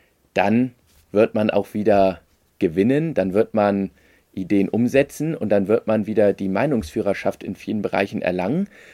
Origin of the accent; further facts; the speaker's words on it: Hamburg, Germany; wenn ich das mal als Hamburger sagen kann